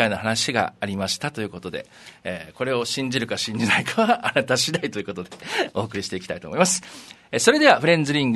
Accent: Fukuoka, Japan; 私福岡なんですけども

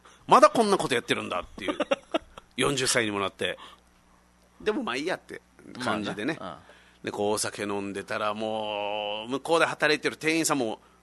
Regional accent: Haebaru, Okinawa, Japan; 久々に我がハエバルね。で僕は地元ハエバルの金城というとこなんですけど

